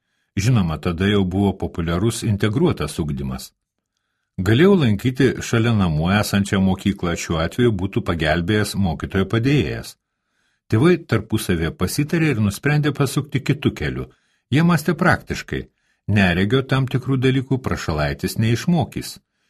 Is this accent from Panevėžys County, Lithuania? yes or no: yes; Panevėžys County, Lithuania; Juolab šis miestas yra netoli mano tėviškės.